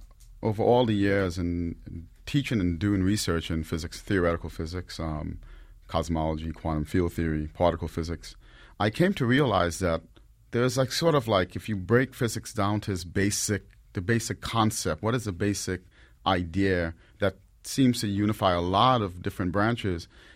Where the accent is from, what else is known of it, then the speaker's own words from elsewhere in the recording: New York City, New York, United States; And a lot of my friends growing up in the Bronx, we all had inquisitive minds and we wondered about these things.